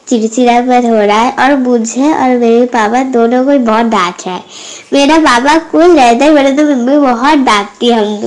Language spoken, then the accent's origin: Hindi; Kolkata, West Bengal, India; मैं कोलकाता से हूँ, मेरा उम्र 10 साल है